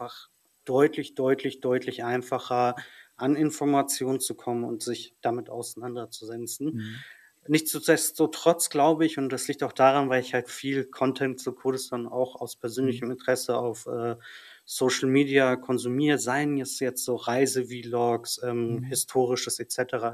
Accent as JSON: {"language": "German", "country": "Germany", "tie": "born or raised there", "said": "Ich bin ja hier in Deutschland sozialisiert und aufgewachsen."}